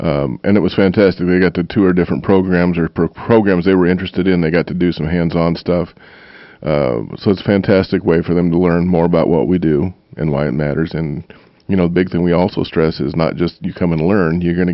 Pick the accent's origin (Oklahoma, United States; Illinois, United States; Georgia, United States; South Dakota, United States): South Dakota, United States; also born or lived in Magnolia, Arkansas; I said, no, I'm from the true south. I'm from South Dakota.